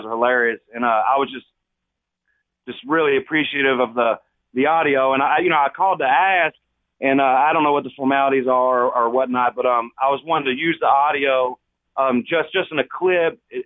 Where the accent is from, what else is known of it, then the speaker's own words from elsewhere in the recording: Louisville, Kentucky, United States; now in Nicholasville, United States; I live in Nicholasville, Kentucky. I'm from Louisville originally.